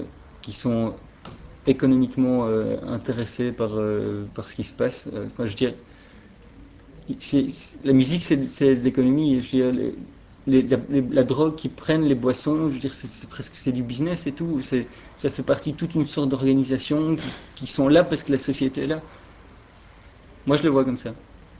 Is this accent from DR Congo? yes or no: no; Belgium; Et chez nous, en Belgique, justement, quand on voit la police et tout, tout est tellement cool.